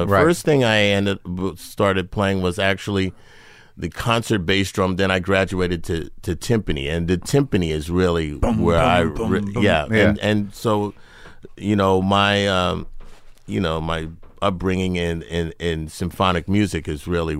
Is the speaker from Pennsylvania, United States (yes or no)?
no; New York City, New York, United States; I was very, very fortunate. I grew up in New York City.